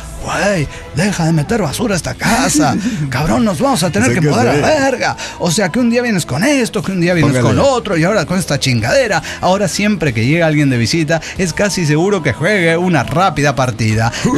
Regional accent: Mexico City, Mexico; como buen chilango

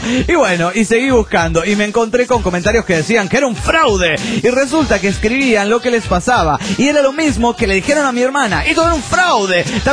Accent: Panama; de Panamá.

